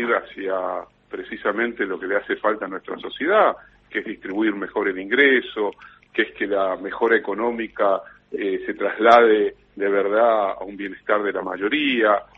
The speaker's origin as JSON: {"language": "Spanish", "country": "Argentina", "said": "Es el fútbol metáfora, en algún sentido, de lo que somos los argentinos, de cómo vivimos, cómo sentimos."}